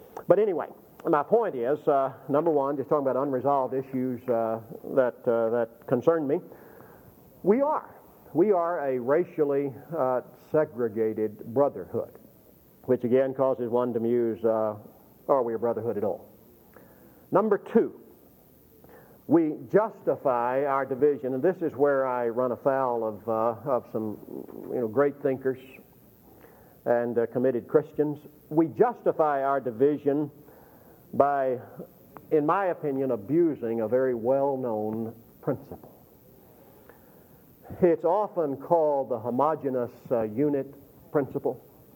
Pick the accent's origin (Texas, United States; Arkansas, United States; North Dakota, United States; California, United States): Texas, United States; Anson; also born or lived in Abilene; grew up 20 miles from where I stand, over in Anson. Born in Hendricks Hospital here in 1945, and I grew up in Anson, Texas.